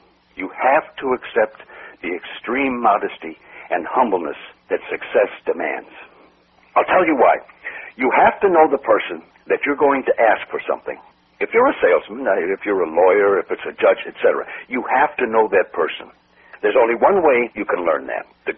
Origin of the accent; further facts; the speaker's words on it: Butte, Montana, United States; I was born in Butte, Montana, and that is one of the great heritages I ever got, because I spent 15 years in one of the smallest, most backwoods cities in the United States.